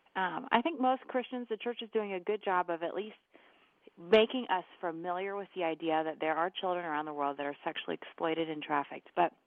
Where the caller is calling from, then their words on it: Mexico; I'm calling in from Mexico.